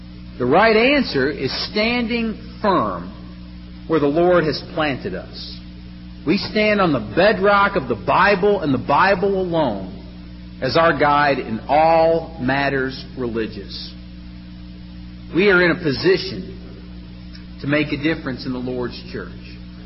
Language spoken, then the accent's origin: English; Michigan, United States; I come from Michigan, and in the late 1800s, there were many churches of Christ up there